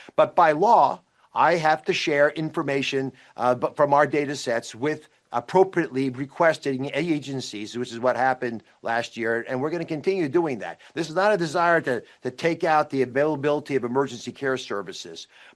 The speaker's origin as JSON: {"language": "English", "region": "Pennsylvania", "country": "United States", "said": "I'm from Pennsylvania. A lot of moms in Pennsylvania homeschool their kids"}